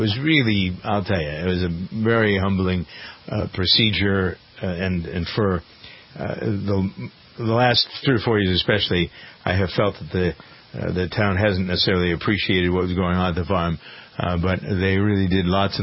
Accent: Framingham, Massachusetts, United States; I've been very upset, frankly, with local government here in my hometown of Framingham.

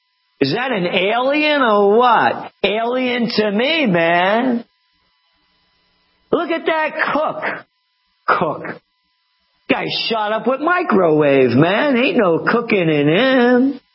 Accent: Bronx, New York, United States; born there; I'm Italian-American. A Napolitano, born in the Bronx.

